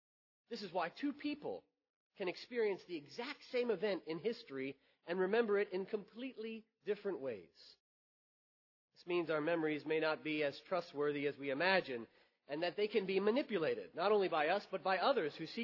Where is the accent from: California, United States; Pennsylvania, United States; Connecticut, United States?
Pennsylvania, United States; Growing up in Pennsylvania with a Southern family, I discovered this truth when trying to describe the Civil War.